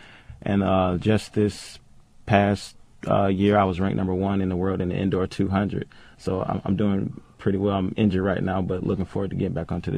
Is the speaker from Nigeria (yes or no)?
no; Illinois, United States; And then transferred back down here to my home state, Illinois, to continue competing for the University of Illinois